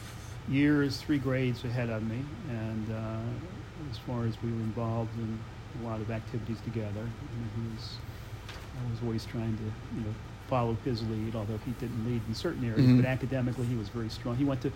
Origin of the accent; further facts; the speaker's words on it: Jacksonville, Florida, United States; On the south side. It was near Lakewood. It was north of Lakewood. I guess the area was called Ardsley.